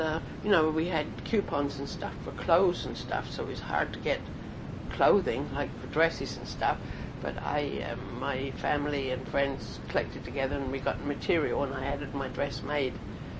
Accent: Arlington, South East England, United Kingdom; born there; I was born in Arlington, Sussex, England, on April the 25th, 1926.

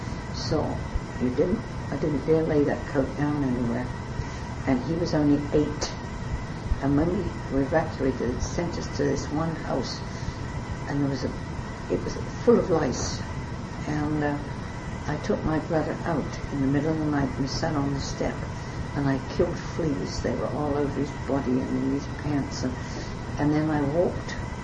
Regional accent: London, United Kingdom; born there; I was born in Bethnal Green, London, England, August the 18th, 1925.

